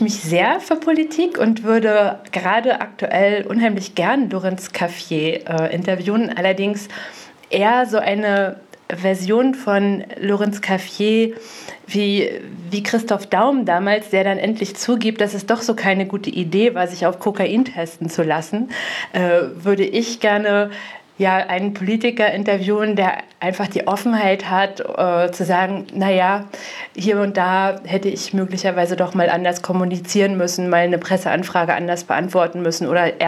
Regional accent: Grimmen, Mecklenburg-Vorpommern, Germany; Also ich bin aufgewachsen in Grimmen, ich habe in Greifswald studiert, viele Jahre in Rostock schon gearbeitet, wohne jetzt in Bad Doberan.

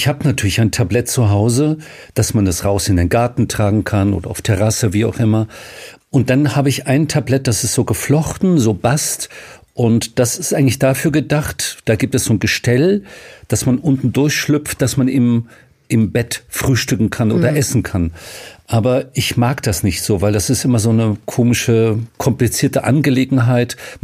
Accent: Bavaria, Germany; ich bin ja Bayer

